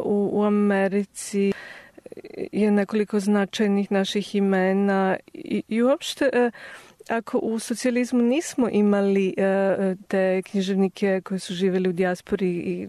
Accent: Niš, Nišava District, Serbia; born there; Ja sam rođena u Nišu.

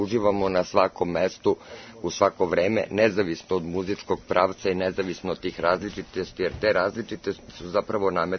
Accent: Belgrade, Serbia; moved away; ja sam se doselila iz Beograda

